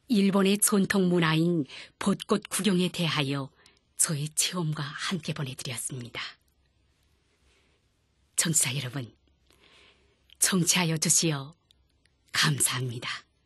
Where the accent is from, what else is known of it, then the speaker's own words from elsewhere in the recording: North Korea; now in Japan; 제가 북조선에서 왔다는 것을 알게 된 사람들 가운데는